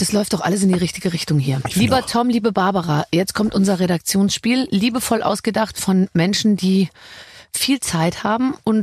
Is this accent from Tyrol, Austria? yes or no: yes; Tyrol, Austria; Bei uns in Tirol.